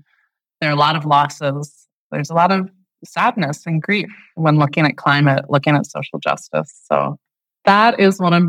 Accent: United States; As an American, there's a bit of a stereotype that's true of like, everything's awesome.

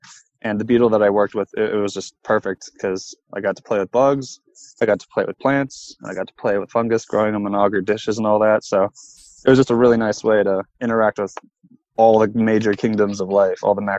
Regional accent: Cincinnati, Ohio, United States; Well, I'm from Ohio. I'm from around Cincinnati, Ohio.

